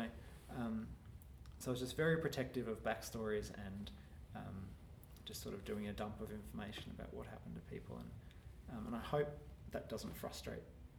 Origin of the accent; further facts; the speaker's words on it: Queensland, Australia; I grew up on the Sunshine Coast, seeing photos of my parents head to toe in woolens and digging themselves out from the car is such a strong memory.